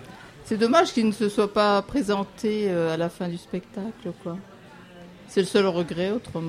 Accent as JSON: {"language": "French", "town": "Metz", "region": "Grand Est", "country": "France", "said": "Je viens de Metz."}